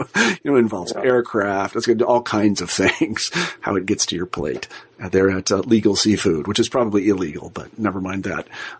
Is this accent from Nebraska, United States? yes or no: no; Kansas, United States; I mean, where I grew up in Kansas, I mean, there was a, you know, we didn't have ocean fish.